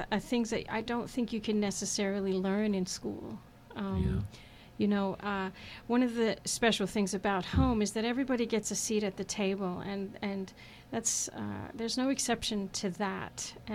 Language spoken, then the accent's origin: English; Sale, Victoria, Australia; born there; I was born in Sale. It's a little town 2 hours south of Melbourne on the East Coast.